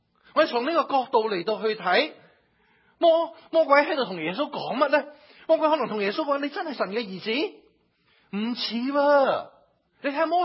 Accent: China; 其实我是中国人

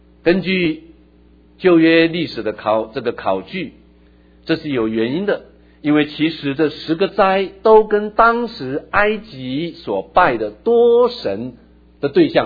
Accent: Taitung, Taitung County, Taiwan; 我小时候是在台湾的台东长大的，那个时候台东很淳朴，淳朴的另外一个字就是比较落后。我是幼稚园的时候我们家搬到台东，我念书的小学是一个私立子弟小学，非常小的小学

